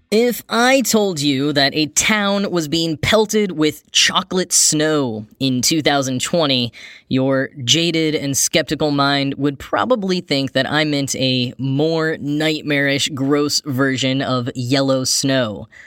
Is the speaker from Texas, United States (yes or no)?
yes; Texas, United States; now in New York, United States; I grew up in Texas eating Caramel Delights and shortbread cookies, and then I moved to New York